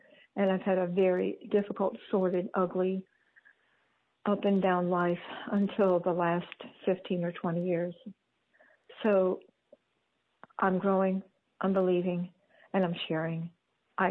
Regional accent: Gainesville, Florida, United States; from Gainesville, Florida.

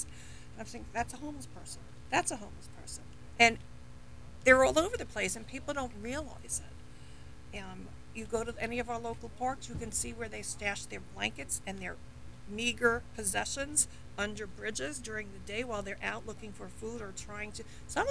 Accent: New York, United States; Well, originally, I am from Long Island, New York, raised in a lovely suburban neighborhood

